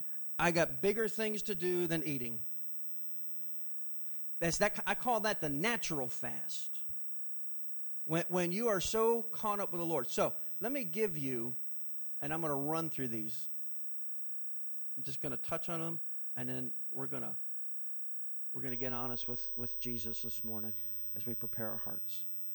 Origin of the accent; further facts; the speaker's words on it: Connecticut, United States; to begin preparations to move back to my home state of Connecticut and start a church.